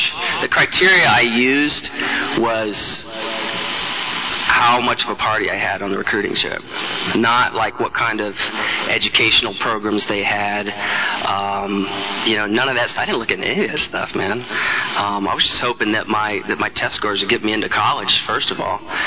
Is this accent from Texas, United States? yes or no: yes; Texas, United States; also born or lived in Billings, Montana; I was born in Billings, Montana. Lived there for 3 years, moved to Texas, so I claim that I'm a Texan. Spent most of my life growing up in Texas.